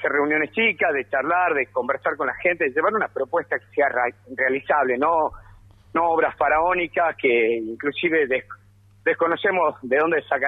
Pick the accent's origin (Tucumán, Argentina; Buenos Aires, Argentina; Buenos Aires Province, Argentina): Tucumán, Argentina; San Miguel de Tucumán; born there; now in Yerba Buena, Argentina; yo soy capitalino de nacimiento, pero bueno, hace 15 años ya que estoy en... 16 años ya que estoy en Yerbabuena